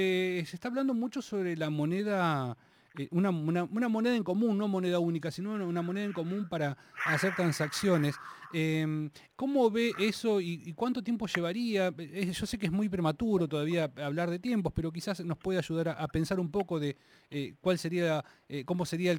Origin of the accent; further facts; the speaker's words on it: Argentina; desde su gestión hemos logrado como argentinos llegar a Brasil, al comercio brasilero